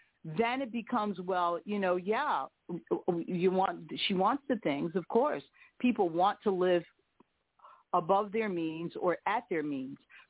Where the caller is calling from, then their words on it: Philadelphia, Pennsylvania, United States; I'm from Philadelphia